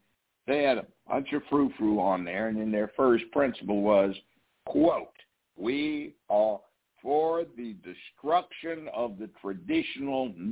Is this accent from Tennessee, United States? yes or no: yes; Memphis, Tennessee, United States; I know there is police brutality. I'm from Memphis. Hell, I've been here 50 years.